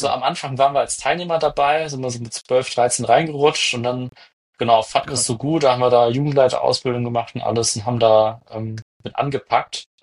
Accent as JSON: {"language": "German", "town": "Heidelberg", "region": "Baden-Württemberg", "country": "Germany", "said": "ich komme aus Heidelberg"}